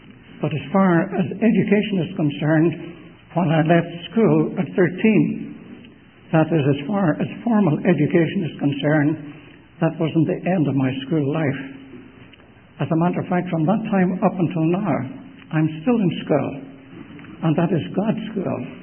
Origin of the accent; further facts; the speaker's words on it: Belfast, Northern Ireland, United Kingdom; born there; In any case, I was born in Belfast.